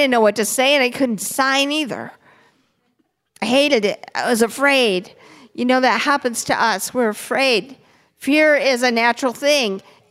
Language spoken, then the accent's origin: English; Florida, United States; Where are you from? I said, from Florida.